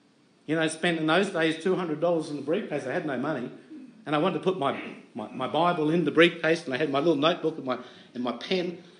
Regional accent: Brisbane, Queensland, Australia; a town which is 1 hour from where I was brought up in Brisbane

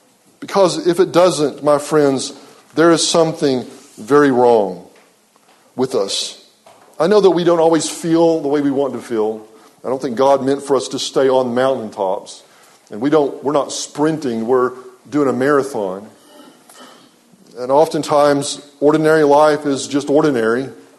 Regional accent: Texas, United States; now in Cincinnati, United States; I grew up in West Texas, and I love West Texas, but there ain't a whole lot to see, frankly. Even though I'm in Cincinnati now, every time someone posts a picture from my old hometown, I get nostalgic

